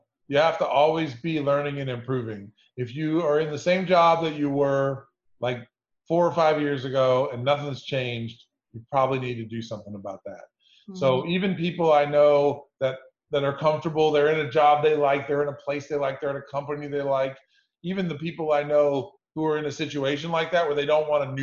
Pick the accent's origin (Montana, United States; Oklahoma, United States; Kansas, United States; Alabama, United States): Kansas, United States; also born or lived in Philadelphia / New York / Los Angeles; I'm from Kansas. This is my lovely Kansas City background. I'm very proud of it. But I've lived in the Philadelphia area, the New York area, Los Angeles